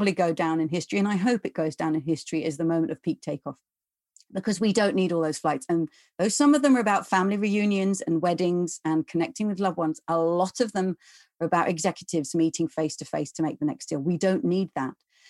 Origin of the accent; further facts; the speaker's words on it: England, United Kingdom; I would never go around waving a flag saying I'm English or I'm from the UK, but I feel much more proud of the place I'm from.